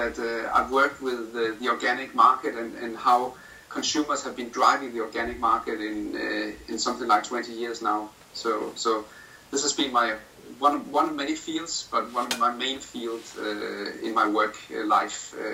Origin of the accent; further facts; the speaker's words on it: Denmark; Yes, I am from Denmark and working from Denmark.